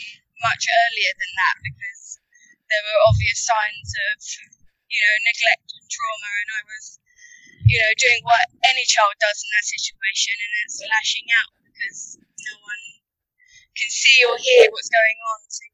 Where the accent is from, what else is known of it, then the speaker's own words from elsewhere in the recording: Croydon, London, United Kingdom; born there; I was born in Croydon, so South London.